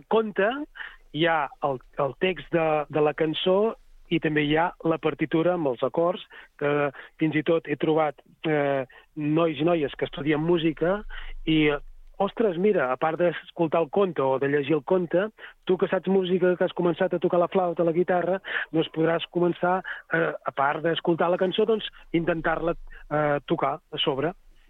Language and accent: Catalan; Catalonia, Spain; jo sóc de l'Empordà